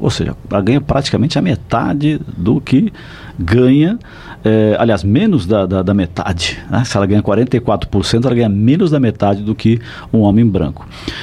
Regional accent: Brazil; Mesmo, por exemplo, eu sou um branco, mas eu culturalmente eu me considero um mestiço. Sendo brasileiro, não há como você não entender que dentro da sua identidade cultural não tem uma presença negra muito grande.

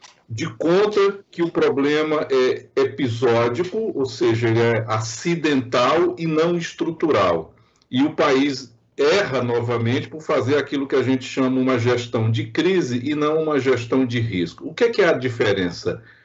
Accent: Ceará, Brazil; como diz uma música lá do Ceará, da minha terra

